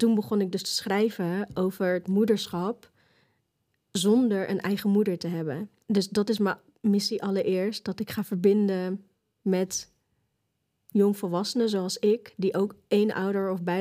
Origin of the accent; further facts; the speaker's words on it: Vaassen, Gelderland, Netherlands; Ja, ik ben enig kind. Dus het was eigenlijk altijd mijn ouders en ik. En ik kom uit Vaassen. Daar ben ik ook geboren. En mijn ouders en ik zijn Molukkers. Mijn ouders zijn wel gewoon in Nederland geboren. En ik ben dus thuis geboren in Vaassen. En eigenlijk hebben we altijd daar gewoond.